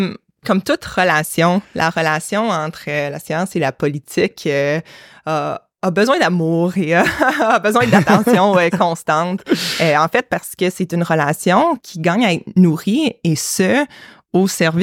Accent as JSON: {"language": "French", "town": "Quebec City", "region": "Quebec", "country": "Canada", "tie": "born there", "said": "moi, je suis née à Québec, mais mes parents sont venus il y a, bon, un peu plus que 30 ans maintenant, juste avant que je naisse à Québec."}